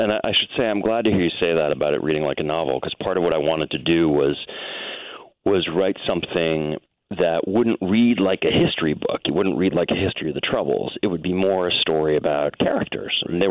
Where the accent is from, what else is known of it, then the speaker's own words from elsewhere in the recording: United States; You know, I'm an Irish American, but I'm American. My family came over, over a century ago.